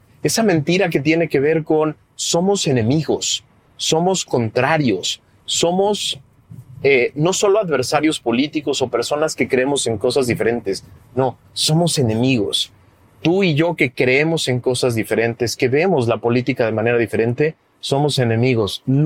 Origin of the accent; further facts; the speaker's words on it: Mexico; es una cosa que adolecemos, sí, los mexicanos